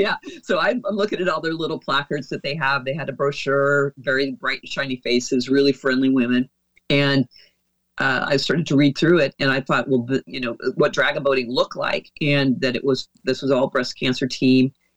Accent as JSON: {"language": "English", "region": "Oregon", "country": "United States", "tie": "born or raised there", "also_born_or_lived": "Dallas, Texas", "said": "I was living in Dallas, Texas, as I said, during my diagnosis, and my home state is Oregon."}